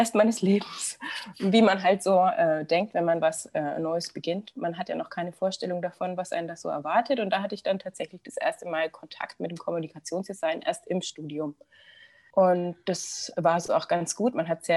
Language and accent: German; Nuremberg, Bavaria, Germany; also ich komme aus Nürnberg